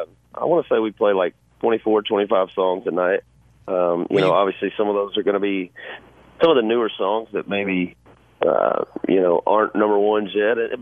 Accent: Georgia, United States; I walked into a tattoo shop in my hometown in Georgia.

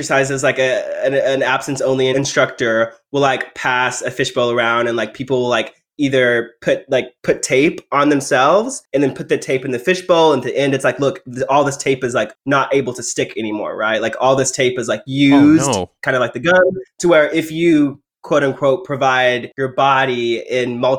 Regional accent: Texas, United States; And I grew up in Texas, in the rural area, where our sex ed standards haven't been updated since I was born in 1994.

